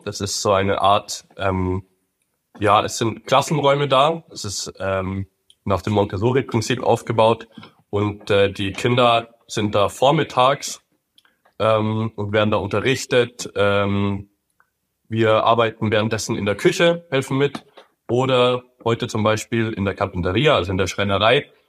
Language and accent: German; Grafing, Bavaria, Germany; now in Buenos Aires, Argentina; ich bin ein Kumpel vom Julian, wir kommen aus Grafingen, aus der Nähe von München.